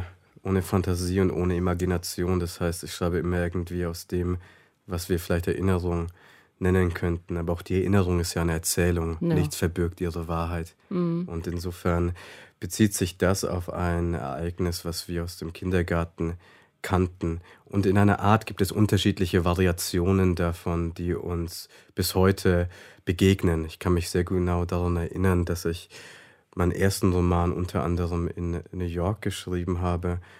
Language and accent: German; Bavaria, Germany; Wir sind in Bayern groß geworden, in der Nähe von Bamberg.